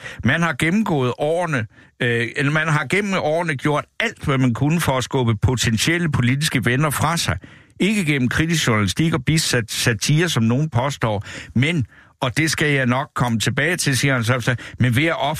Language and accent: Danish; Svendborg, Region of Southern Denmark, Denmark; nu kommer jeg fra Svendborg.